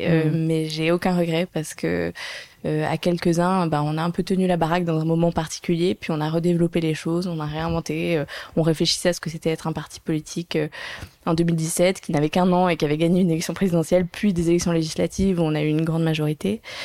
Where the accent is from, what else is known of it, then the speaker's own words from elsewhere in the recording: Monaco; born there; Donc moi, je suis née à Monaco.